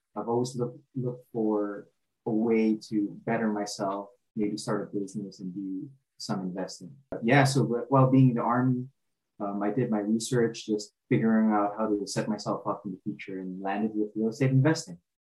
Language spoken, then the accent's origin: English; Philippines; moved away as an adult; now in United States; So I grew up in the Philippines, moved to the US, by the age of 21, so that's back in 2011.